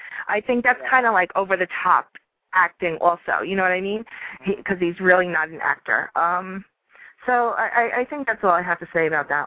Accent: Yonkers, New York, United States; I have area code 914, which is my hometown, Yonkers, New York, Westchester County.

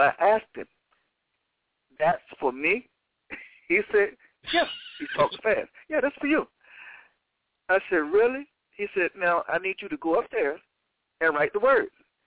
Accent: Virginia, United States; I'm from the East Coast. I'm from a state called Virginia.

